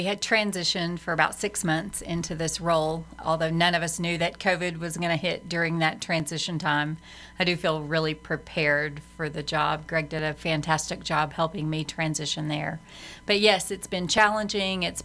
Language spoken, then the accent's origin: English; Tyler, Texas, United States; I grew up here in Tyler